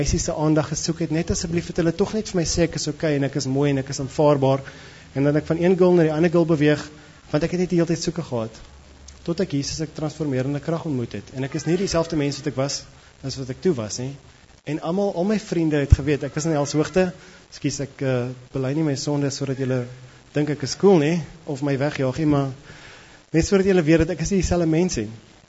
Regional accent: Northern Cape, South Africa; ek kom van die Noordkaap

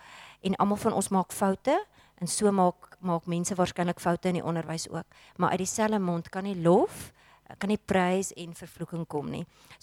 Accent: Pretoria, Gauteng, South Africa; Ons kom van Pretoria af en ons kinders was in 'n Christenskool.

